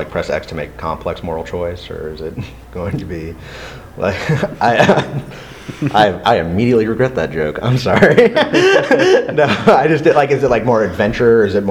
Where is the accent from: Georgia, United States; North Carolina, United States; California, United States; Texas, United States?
Georgia, United States; Atlanta; I'm from Atlanta, so I was happy about that.